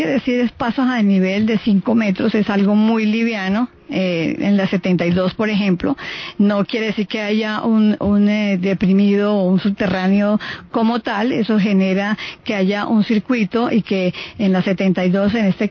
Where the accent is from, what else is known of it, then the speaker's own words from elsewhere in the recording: Santander, Colombia; now in Bogotá, Colombia; soy santandereana, todo lo que me ha dado, amo Bogotá infinitamente, mis hijos nacieron acá